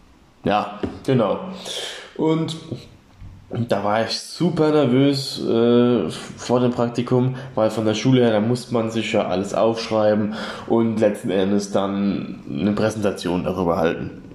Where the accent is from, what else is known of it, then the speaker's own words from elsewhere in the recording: Baden-Württemberg, Germany; ich komme aus der Nähe von Freiburg im Breisgau